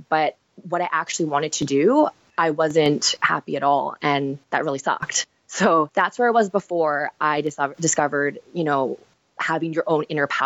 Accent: Burnaby, British Columbia, Canada; I moved back to Burnaby, which was my hometown.

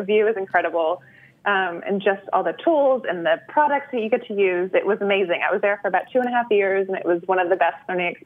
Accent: Florida, United States; also born or lived in New York; I think growing up in Florida is one of those things where you hate it when you're actually growing up there, but you love it once you leave it.

